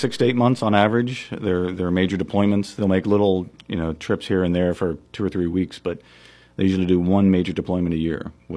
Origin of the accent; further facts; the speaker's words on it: New Castle, Pennsylvania, United States; now in Zelienople, United States; I am. Born and raised in Newcastle, Pennsylvania. I left for the Navy from there after graduation. And then now my wife and I live in Zillianople.